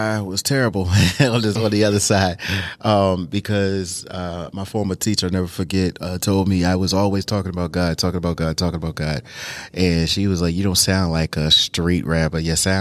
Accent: Baltimore, Maryland, United States; I'm from Baltimore, Maryland.

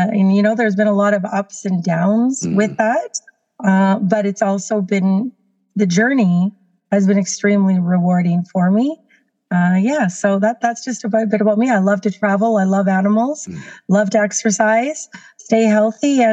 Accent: Canada; I live in Canada. I'm a Canadian, mother of two children.

